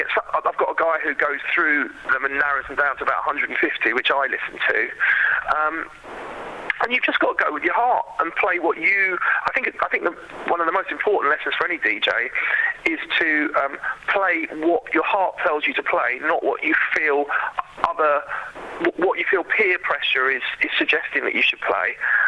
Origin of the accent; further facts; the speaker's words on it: London, United Kingdom; I'm from London, so London's a huge city